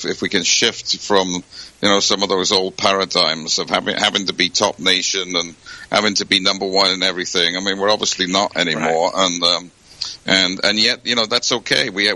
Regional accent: United Kingdom; I being British

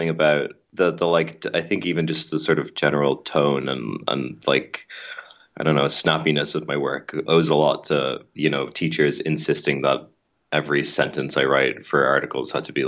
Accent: Ireland; growing up in Ireland

